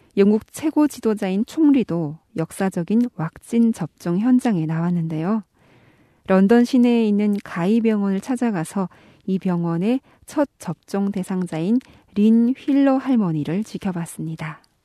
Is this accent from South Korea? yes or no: no; North Korea; 지금까지 저는 탈북민 방송원